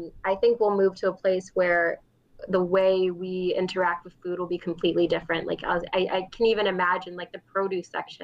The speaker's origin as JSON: {"language": "English", "region": "New York", "country": "United States", "moved": "as an adult", "said": "I mean, I'm coming from New York, where I think we gave ourselves the title of having the best water, the best tap water, at least in the States."}